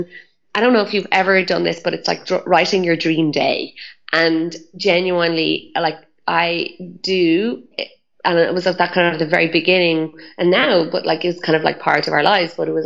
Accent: Ireland; like I'm Irish, so it's cold usually.

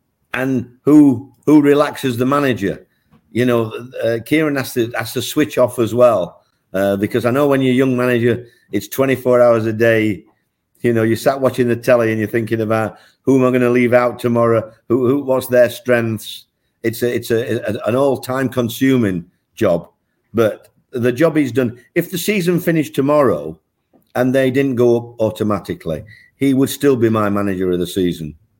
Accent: Yorkshire and the Humber, United Kingdom; accent: Yorkshire; They take the mickey out of my Yorkshire accent, but I get my own back.

